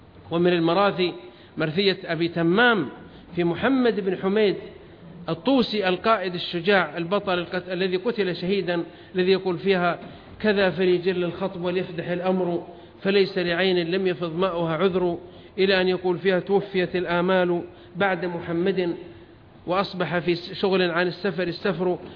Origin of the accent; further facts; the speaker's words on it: Saudi Arabia; وإذا حصل عندنا في السعودية وحضر